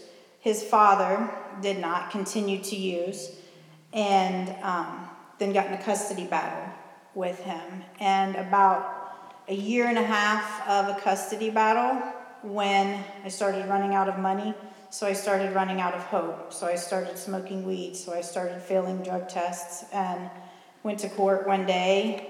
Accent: Xenia, Ohio, United States; So I grew up in Xenia. I have two children. I have two brothers, two sisters. And we were a big family and a close family growing up.

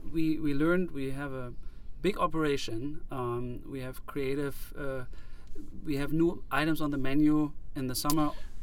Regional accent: Germany; I'm from Germany

